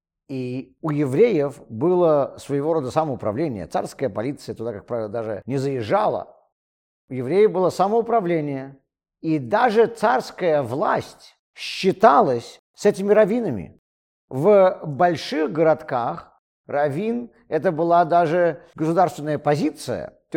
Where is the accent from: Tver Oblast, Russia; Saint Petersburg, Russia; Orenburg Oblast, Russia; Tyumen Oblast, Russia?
Saint Petersburg, Russia; Leningrad; я из страны, которой уже нету, из города, которого уже нету. Я из Ленинграда. Ленинграда уже на карте нету.